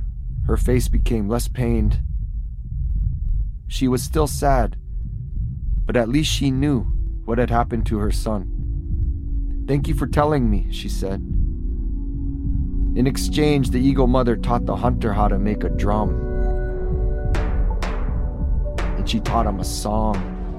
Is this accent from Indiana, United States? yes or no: no; Kotzebue, Alaska, United States; I was born and raised in Kotzebue, a village of about 3,000, just above the Arctic Circle on the Chukchi Sea. I grew up playing basketball and trying to skateboard on one of the only little patches of pavement at the airport.